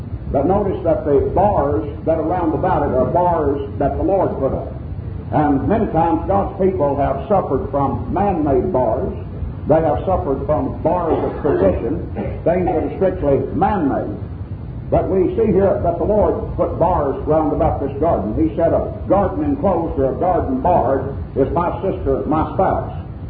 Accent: Texas, United States; But the geography of my home country in Texas is very much like that of the Bible land.

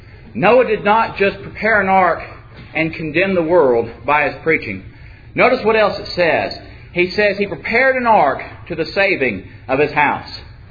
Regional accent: Texas, United States; Dear friends, I'm from Texas.

